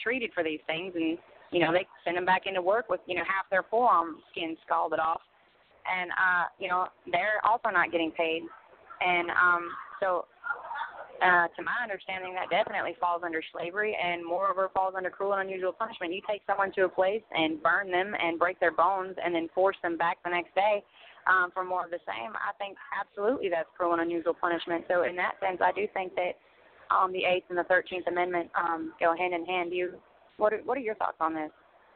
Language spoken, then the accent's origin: English; West Coast, United States; I'm from the West Coast, so I was not used to this at all.